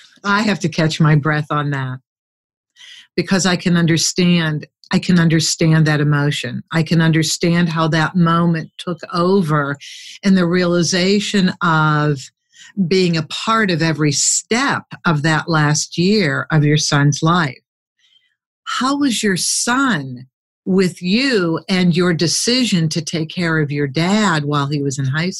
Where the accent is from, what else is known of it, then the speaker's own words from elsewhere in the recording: Pittsburgh, Pennsylvania, United States; My sister lived in Pittsburgh. That's where I'm from. My sister, we grew up in Pittsburgh.